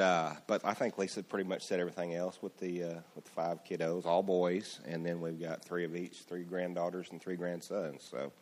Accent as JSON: {"language": "English", "town": "Terrell", "region": "Texas", "country": "United States", "tie": "born or raised there", "said": "For the first 8 or 9 years of my life, we lived in my hometown, my parents' hometown of Terrell, Texas, which is the side of Dallas."}